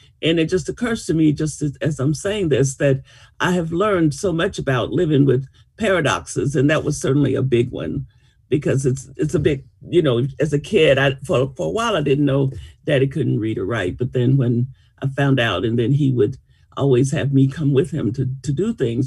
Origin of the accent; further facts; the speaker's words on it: El Dorado, Arkansas, United States; moved away as an adult; also born or lived in California; now in Georgia, United States; I grew up in, I was born in El Dorado, Arkansas, and lived in Arkansas until I was 18 and then moved to California.